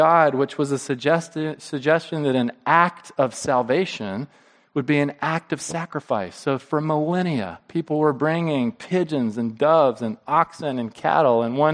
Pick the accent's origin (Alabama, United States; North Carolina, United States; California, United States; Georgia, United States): Alabama, United States; Montgomery; at the Dexter Avenue Baptist Church in my hometown of Montgomery, Alabama.